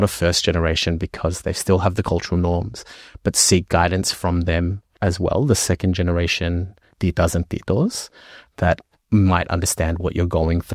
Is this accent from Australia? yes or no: yes; Australia; what that means for being a Filipino Australian is that me and my siblings, we rebelled quite early, right?